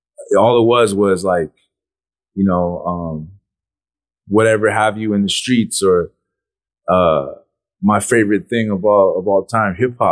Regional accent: Saskatoon, Saskatchewan, Canada; born there; But I was born in Saskatoon, Saskatchewan

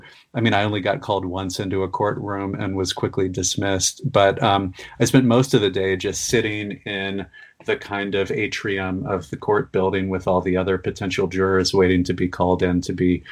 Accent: Cincinnati, Ohio, United States; And I'm originally from the Midwest, though not that far west. I'm from Cincinnati, Ohio, which is actually a city that's sort of debated as to where you put it.

